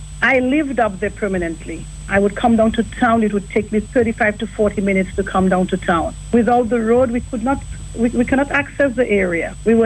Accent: Point Pilat, Dominica; Point Pilat is my home. Roseau is not my home. I'm from Point Pilat. That's where I feel I belong, and I would want to live, and that's where I hope to die.

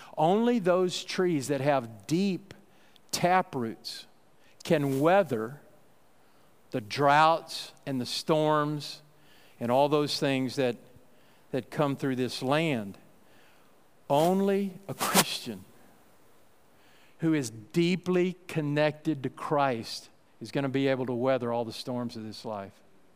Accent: Texas, United States; And you know, I come from West Texas. I know something about tumbleweeds.

